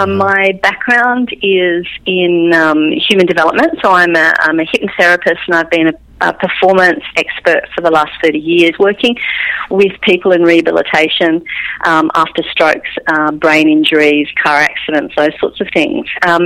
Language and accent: English; Braidwood, New South Wales, Australia; I come from a little country town called Braidwood.